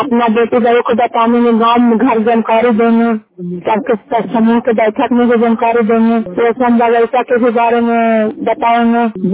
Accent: Bihar, India; और खरखारी प्रखंड के निवासी हूँ और जिला नालंदा।

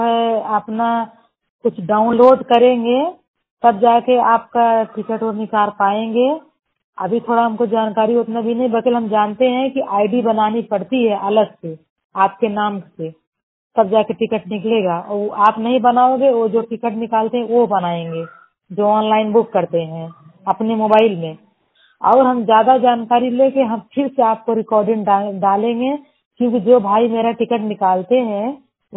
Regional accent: Jaunpur, Uttar Pradesh, India; जिला जौनपुर उत्तर प्रदेश की रहने वाली हूँ।

